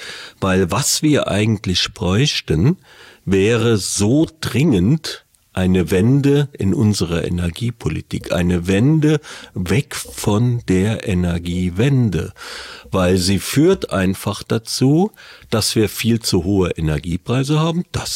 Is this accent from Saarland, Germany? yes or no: yes; Saarland, Germany; die mir vielleicht auch nicht gefällt als Saarländer